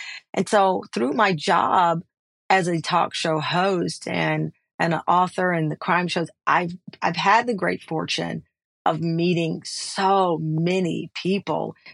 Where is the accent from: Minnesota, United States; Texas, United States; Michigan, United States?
Texas, United States; I grew up in Texas. I went to a Catholic school that was around the corner, and I turned out just fine, right?